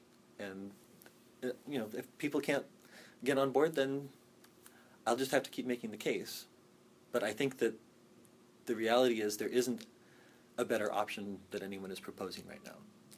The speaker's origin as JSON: {"language": "English", "town": "Corvallis", "region": "Oregon", "country": "United States", "tie": "born or raised there", "said": "Back when I grew up in Corvallis, I used to take that down to the BMX track down there."}